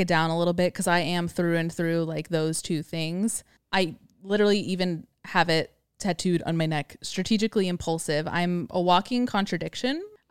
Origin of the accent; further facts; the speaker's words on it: California, United States; I grew up in the Bay Area.